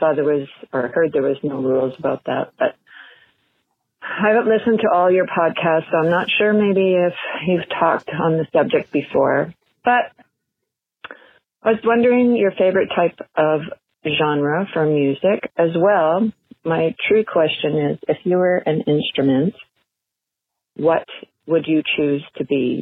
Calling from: Saskatchewan, Canada; I'm calling from Saskatchewan, Canada.

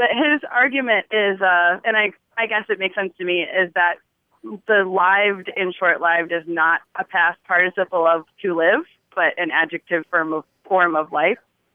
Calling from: Duluth, Minnesota, United States; Well, I live in Urbana, Illinois, but I'm calling from Duluth, Minnesota.

